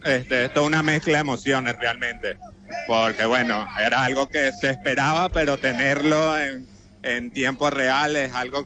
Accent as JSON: {"language": "Spanish", "country": "Venezuela", "moved": "yes", "said": "cuando yo me vine de Venezuela."}